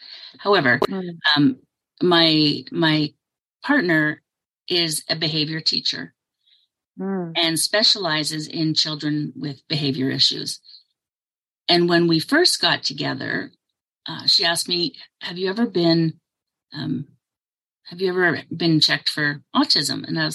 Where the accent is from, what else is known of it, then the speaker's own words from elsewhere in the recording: Edmonton, Alberta, Canada; So I live in Canada. I'm in Edmonton, Alberta, in Canada. Right. And I have spent most of my life here. I have lived in other parts of Canada. I also lived in Puerto Rico for a short while.